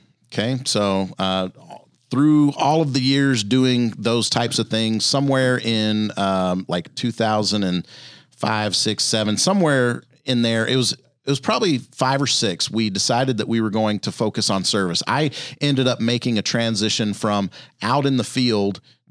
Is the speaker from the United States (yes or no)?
yes; Louisiana, United States; I grew up in Louisiana and so spent a lot of time outdoors. We didn't have a ton of money.